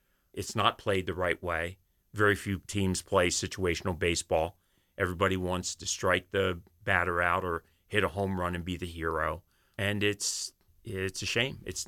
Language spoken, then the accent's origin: English; Philadelphia, Pennsylvania, United States; I'm a Philadelphian. The other half of my life was spent in Philadelphia. So I'm a Phillies fan.